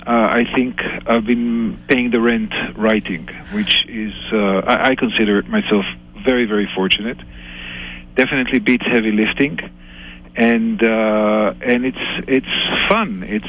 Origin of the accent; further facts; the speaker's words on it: Israel; English is a second language; moved away as an adult; now in United States; Okay, I was born and raised in Israel. I fought in the Yom Kippur War.